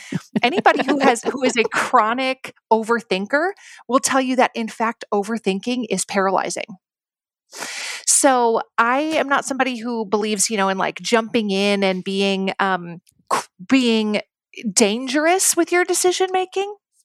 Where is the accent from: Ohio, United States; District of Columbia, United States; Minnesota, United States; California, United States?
Minnesota, United States; Duluth; Eventually moved back to my hometown of Duluth, Minnesota